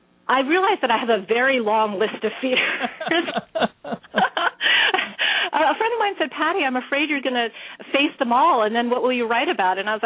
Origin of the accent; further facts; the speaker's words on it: New York, United States; I grew up in the Bronx, so, you know, I am much more comfortable in a city environment.